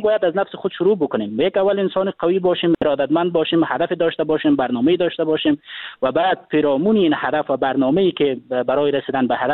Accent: Afghanistan

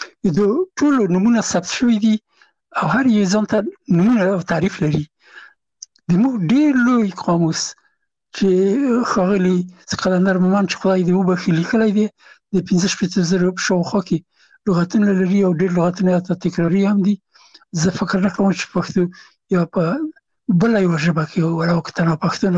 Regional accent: Afghanistan; زه هم افغان یم

